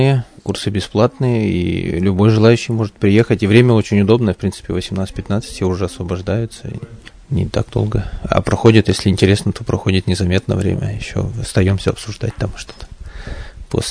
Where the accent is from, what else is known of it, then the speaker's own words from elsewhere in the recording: Novobelevsky, Russia; из Новобелевского поселка, храм Иоанна Воина.